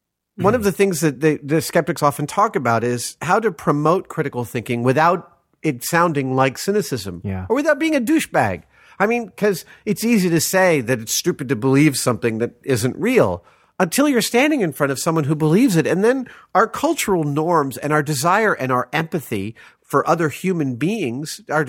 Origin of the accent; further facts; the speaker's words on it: New York, United States; now in California, United States; I'm from New York. That's conversation to me.